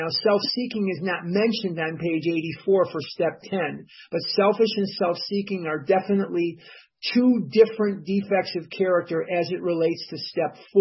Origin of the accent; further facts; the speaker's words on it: Chicago, Illinois, United States; I'm from Chicago, and if you've ever seen the movie The Goodbye Girl